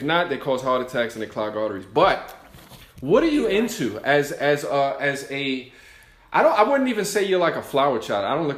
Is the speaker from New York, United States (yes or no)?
yes; Bronx, New York, United States; They've always sucked, and I'm a New Yorker.